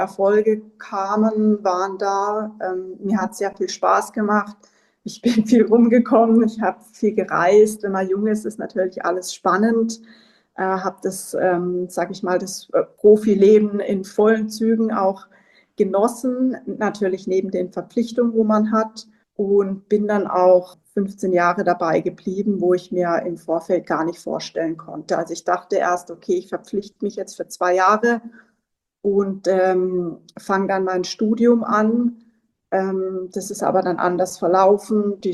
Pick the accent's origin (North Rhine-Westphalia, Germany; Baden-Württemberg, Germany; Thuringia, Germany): Baden-Württemberg, Germany; Ich komme aus dem Schwarzwald, bin auch sehr heimatverbunden.